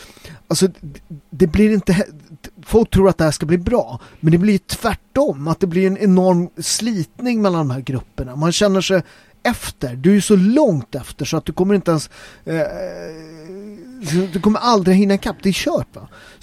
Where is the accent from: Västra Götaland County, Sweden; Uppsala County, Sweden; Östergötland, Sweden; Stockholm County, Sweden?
Stockholm County, Sweden; Nacka; Det gjorde man ju i Nacka, där jag kommer ifrån.